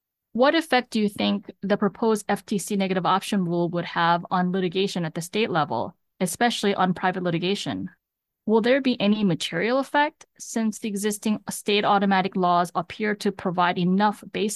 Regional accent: New York, United States; like the ones that California and my home state, New York, have

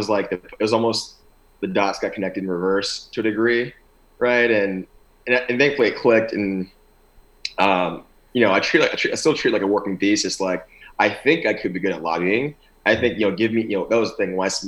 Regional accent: Austin, Texas, United States; I grew up in South Austin.

